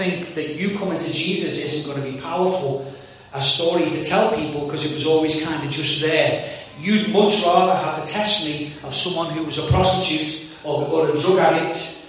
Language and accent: English; Birkenhead, North West England, United Kingdom; born there; I was born in Birkenhead, which is on the Whittle, if you don't know it. We're about 4 hours drive. We're about 4 miles drive from Liverpool city centre